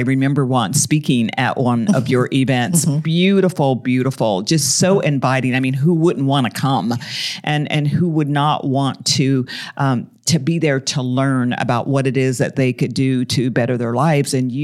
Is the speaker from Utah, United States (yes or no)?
yes; Utah, United States; and I'm from Utah, okay, and I was raised in, you know, 60s, 70s, early 80s in Utah